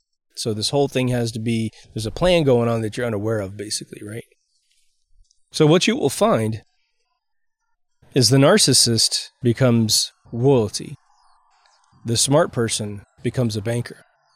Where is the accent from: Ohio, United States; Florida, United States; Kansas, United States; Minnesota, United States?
Kansas, United States; Again, I'm from Kansas.